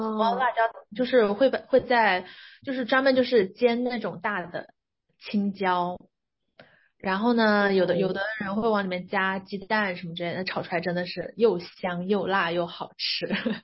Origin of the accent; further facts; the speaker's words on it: Jiangxi, China; 就是我是江西人，然后呢我相信大家都对江西人有一个非常典型的刻板印象